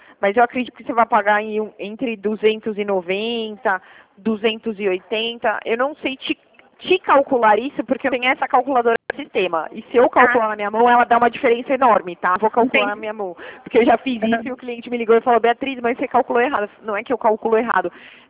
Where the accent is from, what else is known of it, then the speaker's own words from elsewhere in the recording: São Paulo, Brazil; Eu sou de São Paulo